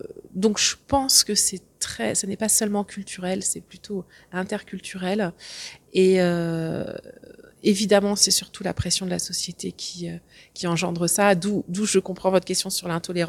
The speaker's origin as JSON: {"language": "French", "region": "Pays de la Loire", "country": "France", "tie": "born or raised there", "said": "Moi, j'ai grandi en Vendée. Je suis pas du tout une enfant de la balle. Je viens d'un petit village et mes parents, enfin en tout cas mon père était agriculteur."}